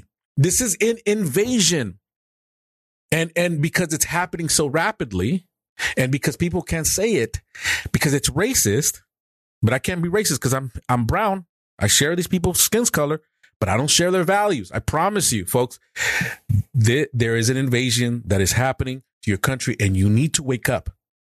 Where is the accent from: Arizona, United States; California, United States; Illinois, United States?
Arizona, United States; But I grew up in Arizona, and there's something that's happening.